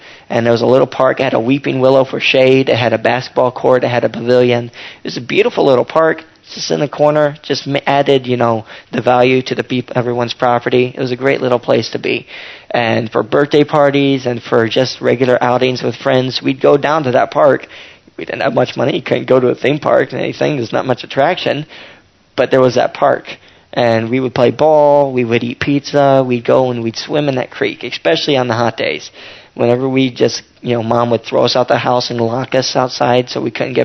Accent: Maryland, United States; And, of course, I'm from Maryland, so I'm whistling a happy song

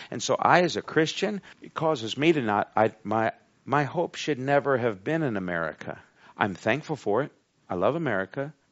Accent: United States; I'm thankful I'm an American and I don't want to be in another country.

